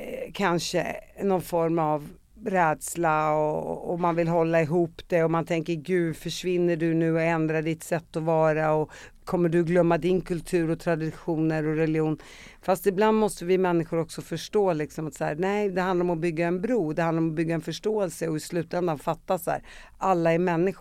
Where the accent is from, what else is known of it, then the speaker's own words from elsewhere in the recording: Palestine; Så här, jag är ju palestinier.